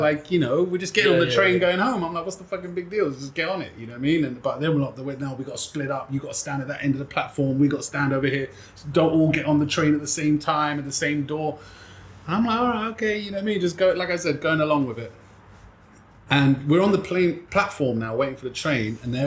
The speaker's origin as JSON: {"language": "English", "region": "England", "country": "United Kingdom", "said": "I'm here from England, man."}